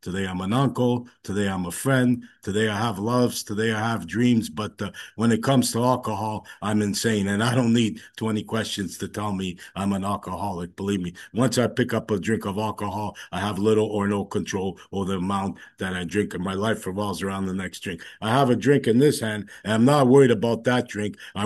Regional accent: Toronto, Ontario, Canada; I grew up in the East End of Toronto. I'm the oldest of four kids. I grew up in an Italian family

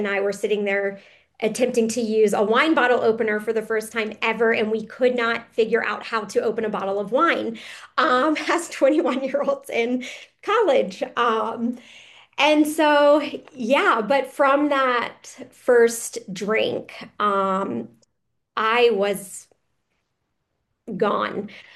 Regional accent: South Carolina, United States; So after the year, I moved to Florida, which I had also never been there. I'm originally from South Carolina.

